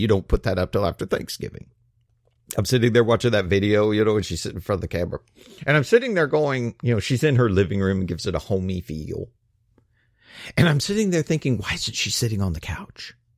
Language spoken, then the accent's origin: English; Georgia, United States; I'm back in my home state of Georgia.